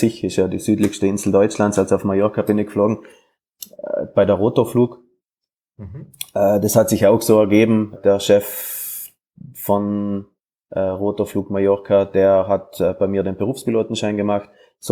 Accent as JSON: {"language": "German", "region": "Trentino-Alto Adige", "country": "Italy", "said": "ich bin ja Südtiroler, als am Papier Italiener, in Südtirol gibt es keine Flugschule"}